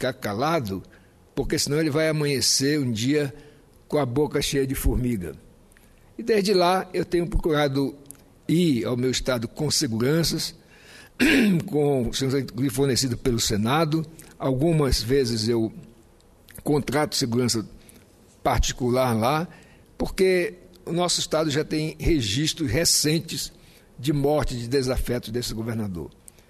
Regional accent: Boa Vista, Roraima, Brazil; Hoje, lá no meu estado, na capital Boa Vista

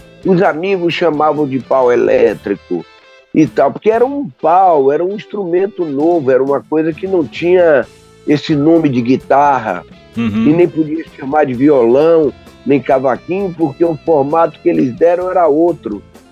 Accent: Bahia, Brazil; Então aí conta, logo depois da guerra, na minha terra Bahia, dois baianos sem compromisso descobriram que o cepo maciço evitava o fenômeno da microfonia.

